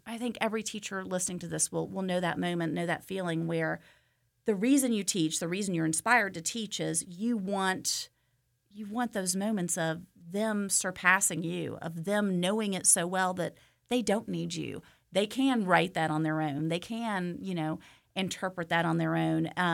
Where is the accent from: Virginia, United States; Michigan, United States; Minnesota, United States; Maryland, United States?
Virginia, United States; moved away; And I grew up in Virginia with a grandmother from Tennessee, so I learned sign language that's slightly different than here. Now, I've been here for 30 years